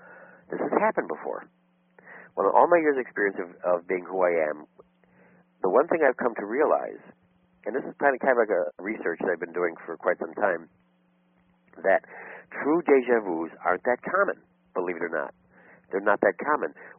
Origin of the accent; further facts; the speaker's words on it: Chicago, Illinois, United States; I've been on radio and television for over 20 years in Chicago and worldwide. I am from Chicago. I was born and raised here.